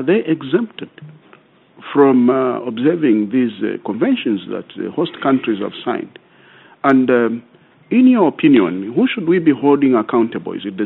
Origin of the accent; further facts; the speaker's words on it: Zambia; I'm from Zambia. I'm a member of parliament.